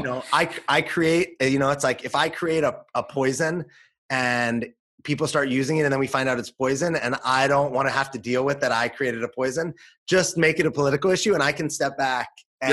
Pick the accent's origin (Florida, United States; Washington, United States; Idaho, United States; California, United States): California, United States; Los Angeles; You brought up a controversial point that growing up in Los Angeles, like I automatically was always for like a woman's right to choose.